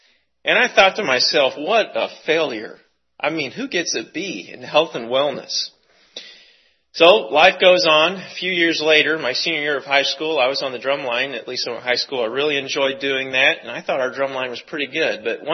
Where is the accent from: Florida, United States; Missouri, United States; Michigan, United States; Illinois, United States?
Missouri, United States; Lee's Summit; I grew up in Lee Summit, attended Pleasant Lee Junior High School when I was 13 and 14 years old.